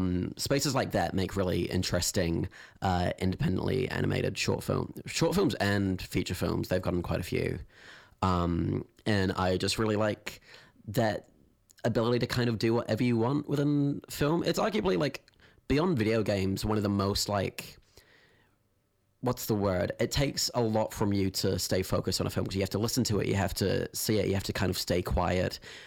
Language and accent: English; Waitakere, Auckland, New Zealand; I was out west. I was in Waitakere, like, probably pretty much as far out west as you could possibly go, I would say, in the bushes, going to Waitakere Primary and Waitakere College.